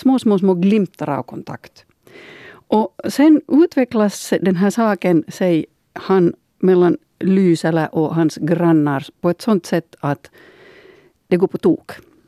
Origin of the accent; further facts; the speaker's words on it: Finland; det här är nu kanske min finlandssvenska bakgrund spelar in här.